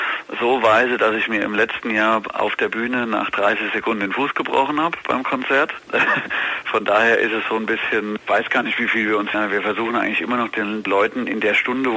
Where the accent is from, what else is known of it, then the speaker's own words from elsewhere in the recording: Odenwald, Germany; Wenn man dorthin geht und immer sagt, naja, wir kommen aus dem Odenwald, dann sagen die meisten Leute, hey, ja, seid ihr Bohren? Man belächelt uns, wenn wir nach Berlin kommen